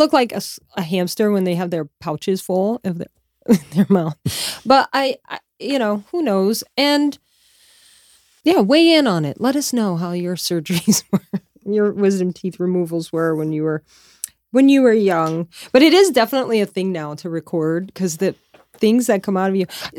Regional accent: Louisiana, United States; Like seriously, I'm from Louisiana.

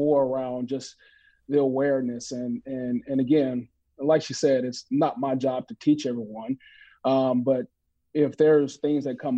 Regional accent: Mississippi, United States; particularly growing up in Mississippi, and you know, having a lot of these things kind of come back to the forefront.

